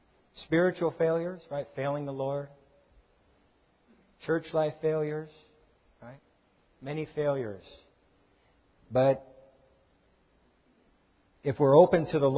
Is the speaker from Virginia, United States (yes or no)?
no; Long Beach, California, United States; I grew up in Long Beach